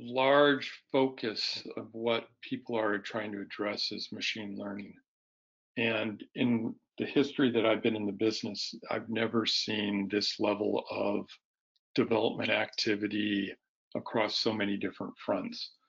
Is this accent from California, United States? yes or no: yes; California, United States; I grew up in the Bay Area, and I was interested in technology, and that was the early days of technology starting to happen in the Bay Area.